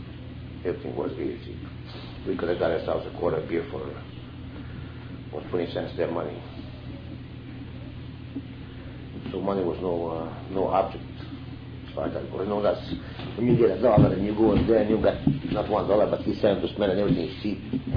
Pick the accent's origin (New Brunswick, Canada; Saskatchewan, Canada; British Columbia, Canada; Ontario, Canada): Saskatchewan, Canada; Mikado; I was born in Mikado, Saskatchewan, on January 4th, 1919. I lived there for all my life. Went to school, and then worked on a farm.